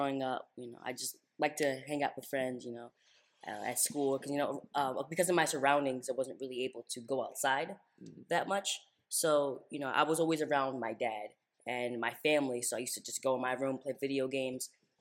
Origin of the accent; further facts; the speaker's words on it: Philadelphia, Pennsylvania, United States; moved away as an adult; You know, I was born in Philadelphia, raised there. I recently moved out here after living in Philadelphia for 11 years.